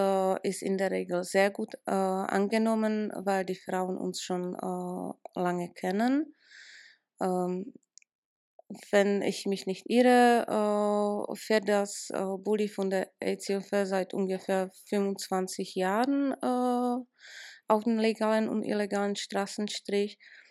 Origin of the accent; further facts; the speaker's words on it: Czechia; German is a second language; Ich habe mich für das Projekt entschieden, weil ich schon Erfahrungen aus meiner Heimat habe. Ich habe während meines Studiums als Sozialarbeiterin in Tschechien ein Praktikum